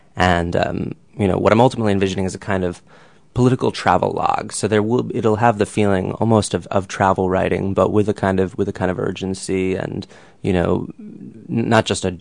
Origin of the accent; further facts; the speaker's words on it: New York City, New York, United States; I grew up in New York City in Manhattan, currently live in Brooklyn.